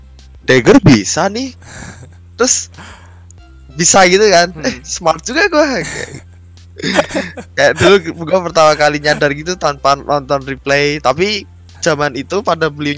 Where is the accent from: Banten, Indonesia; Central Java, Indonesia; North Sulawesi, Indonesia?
Central Java, Indonesia; Semarang; now in Jakarta, Indonesia; asal gue asal gua dari Semarang.